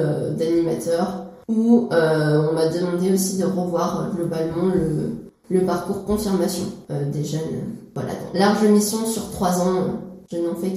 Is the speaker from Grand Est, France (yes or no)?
yes; Troyes, Grand Est, France; j'ai 22 ans et je suis étudiante en histoire à Paris. Et je suis originaire d'ici, du diocèse de Troyes, et mes attaches sont ici, donc j'ai pas voulu partir.